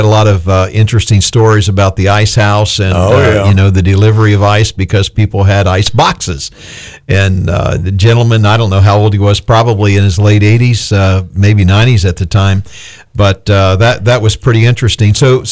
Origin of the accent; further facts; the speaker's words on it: Hobe Sound, Florida, United States; even from my background growing up in Hope Sound, it was a small place. We had one blinking light.